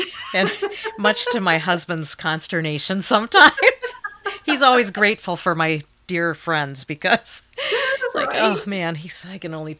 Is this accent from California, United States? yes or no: no; Maine, United States; I'm a Mainer. I don't know if you remember, I'm a Mainer.